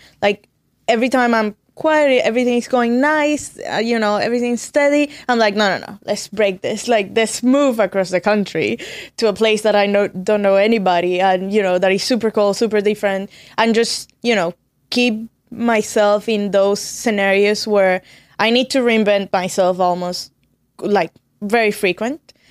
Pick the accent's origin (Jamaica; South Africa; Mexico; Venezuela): Venezuela; English is a second language; moved away as an adult; also born or lived in Florida, United States; now in Salt Lake City, United States; Like, I'm from Venezuela. I moved to the States almost 6 years ago, and I landed in Florida, right? So Florida is not as different as Caracas or in Venezuela.